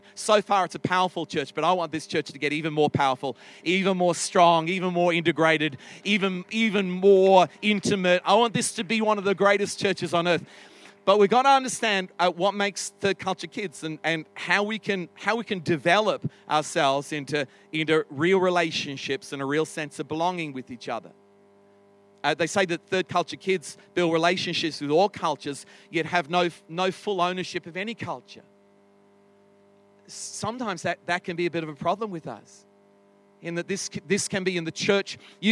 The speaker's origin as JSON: {"language": "English", "region": "England", "country": "United Kingdom", "tie": "born there", "also_born_or_lived": "Australia", "said": "my parents born in England, and yet I lived like half of my life in Australia. So people say, are you British? I was born in England."}